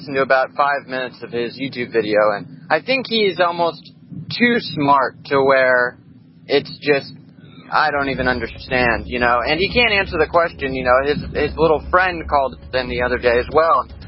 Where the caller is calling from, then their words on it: California, United States; From Southern California.